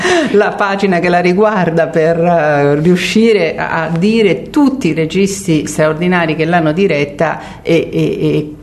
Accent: Bolsena, Lazio, Italy; Certo, perché sono cresciuta a Bolsena.

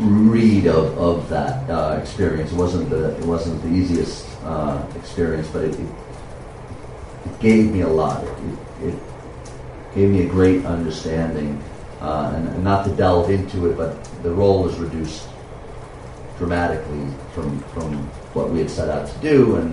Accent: Queens, New York, United States; I'm from Queens and I can socialize with royalty

